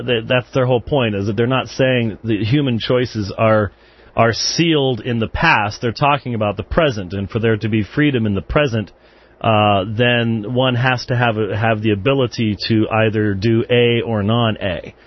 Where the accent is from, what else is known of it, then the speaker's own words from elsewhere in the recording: United Kingdom; accent: British; Now, see, I don't know why people mock my British accent, because, you just said Peter.